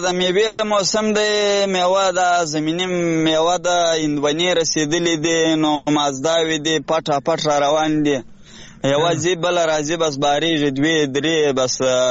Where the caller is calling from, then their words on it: Bakwa, Farah, Afghanistan; او ګرانا د پرا ولایت بکوا ولسوالۍ نه